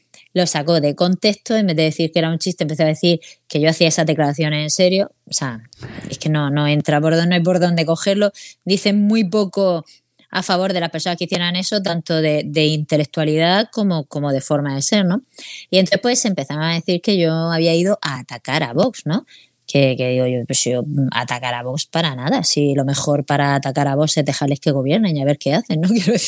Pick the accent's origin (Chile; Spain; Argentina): Spain; Region of Murcia; Bueno, atípico también, que somos de Murcia, ¿no?